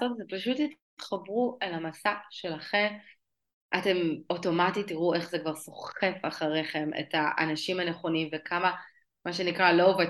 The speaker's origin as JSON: {"language": "Hebrew", "town": "Bat Yam", "region": "Tel Aviv District", "country": "Israel", "tie": "born or raised there", "also_born_or_lived": "Herzliya", "said": "אני עברתי מבת ים להרצלי, עברתי כאילו מבית ספר רגיל, גם לחטיבת ביניים, רמה אחרת לגמרי"}